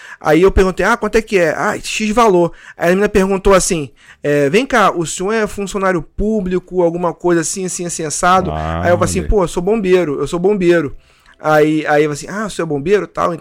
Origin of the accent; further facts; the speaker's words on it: Rio de Janeiro, Brazil; só que eu sou do Rio